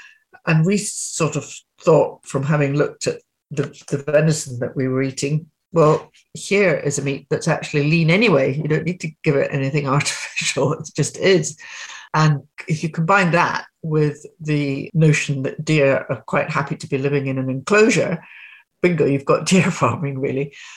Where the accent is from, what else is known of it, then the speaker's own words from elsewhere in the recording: Glasgow, Scotland, United Kingdom; Well, I come from Glasgow originally, was brought up there.